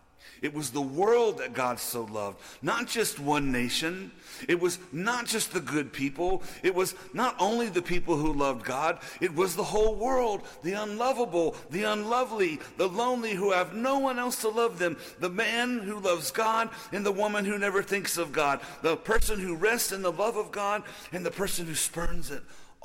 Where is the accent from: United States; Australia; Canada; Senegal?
United States; New Orleans, Louisiana; I'm not necessarily proud of it, but I grew up in New Orleans, and that's just what you do when you live there.